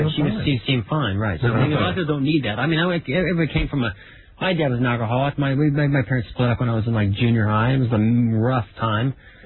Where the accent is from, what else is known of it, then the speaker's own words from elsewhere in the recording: Florida, United States; I grew up in Florida.